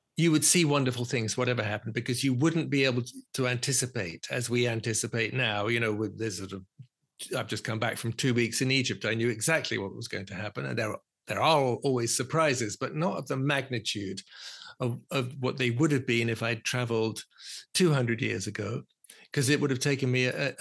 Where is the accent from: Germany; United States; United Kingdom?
United Kingdom; London; I said, I was born in London. I'm a Londoner."